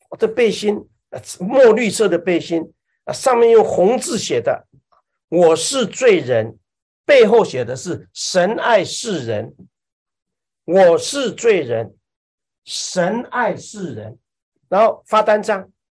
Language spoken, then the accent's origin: Chinese; Taipei, Taiwan; 那我们因为是在台湾长大，在台北嘛，如果你有去台北就知道